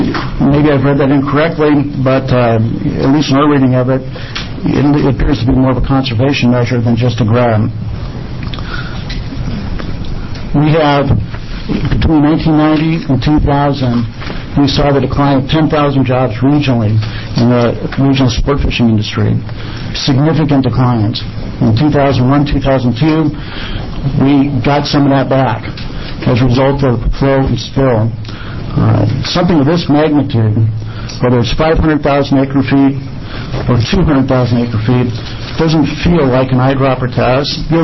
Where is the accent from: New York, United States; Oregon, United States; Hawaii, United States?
Oregon, United States; Tualatin; I hail from Tualatin, lifelong Oregonian.